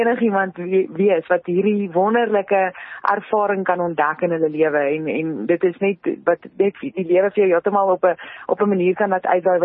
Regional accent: Free State, South Africa; soos jy sê gebore en groot geword daar in die Vrystaat, dit was definitief nie op my plan vir my toekoms nie

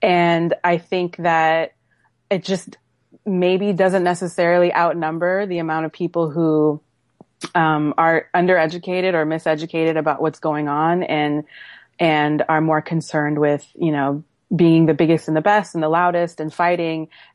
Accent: Oakland, California, United States; She's a singer from Oakland, California, which is my hometown.

